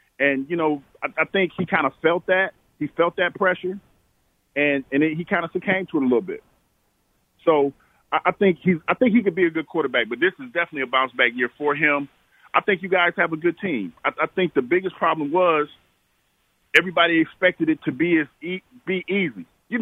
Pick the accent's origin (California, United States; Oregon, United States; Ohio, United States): Ohio, United States; You know, I'm from Ohio, so I have a lot of friends that are there